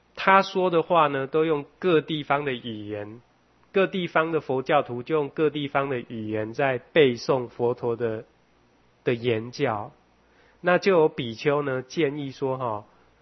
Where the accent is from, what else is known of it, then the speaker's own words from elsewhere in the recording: Taiwan; 这个我们的台湾还比较小哦，可能各位比较没有这种感觉